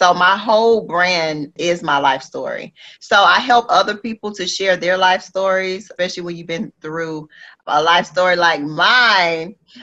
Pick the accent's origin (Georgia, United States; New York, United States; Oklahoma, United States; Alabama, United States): Georgia, United States; Atlanta; You know, I mean, I'm from Atlanta. He's from Atlanta. So when I saw him, I was like, okay. So, you know, I have a real, you know, just that Atlanta flavor, first of all.